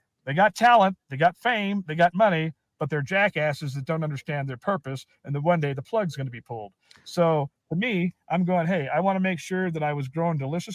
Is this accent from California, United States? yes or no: yes; Compton, California, United States; But the name originally came because when I grew up in Compton, I was around 6 or 7 years old.